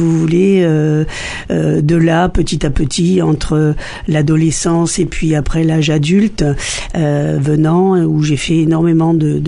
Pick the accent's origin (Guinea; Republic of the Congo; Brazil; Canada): Republic of the Congo; Pointe-Noire; also born or lived in Dolisie; now in France; Je suis née au Congo, à Dolisi. Je suis née à Dolisi, j'ai vécu à Pointe-Noire. Ensuite, je suis rentrée en France